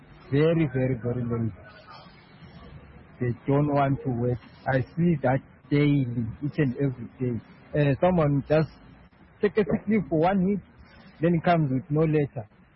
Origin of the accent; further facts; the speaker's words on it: Zimbabwe; now in South Africa; Then okay, they ask me to come from my children, instead I come from Zimbabwe.